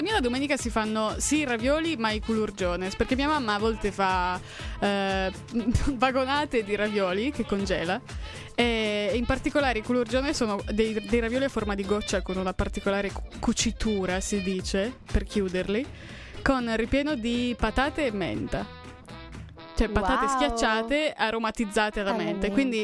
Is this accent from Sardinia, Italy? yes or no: yes; Sardinia, Italy; Oltretutto veniamo da zone della Sardegna abbastanza diverse anche come tradizioni culinarie.